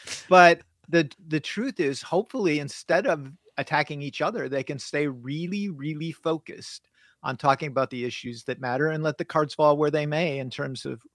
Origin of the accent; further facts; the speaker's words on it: River Falls, Wisconsin, United States; the Fox River Valley with Green Bay or my hometown of River Falls or Pat in the Chippewa Valley